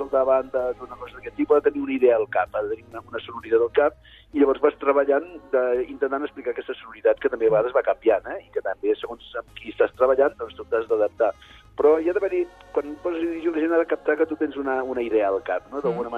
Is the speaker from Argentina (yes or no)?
no; Manresa, Catalonia, Spain; soc de Manresa, soc blanc, no soc negre, no soc massa religiós